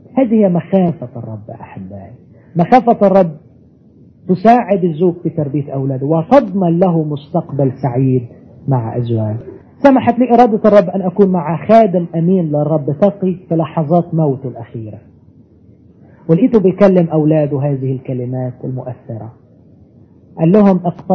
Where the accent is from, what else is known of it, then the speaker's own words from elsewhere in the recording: Egypt; خصوصا عندنا في مصر، ما عرفش الحكايه دي هنا ولا لا